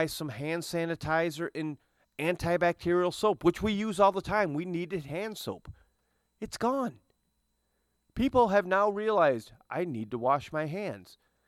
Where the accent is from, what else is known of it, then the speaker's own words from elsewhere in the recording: Owosso, Michigan, United States; Same thing with the woman in my hometown of Owosso